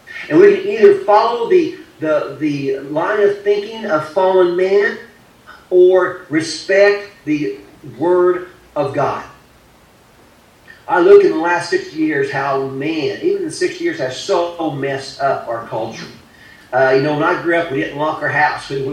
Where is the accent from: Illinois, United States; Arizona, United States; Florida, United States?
Illinois, United States; Bone Gap; It was my hometown, about 6 miles south of Albion, of Bone Gap.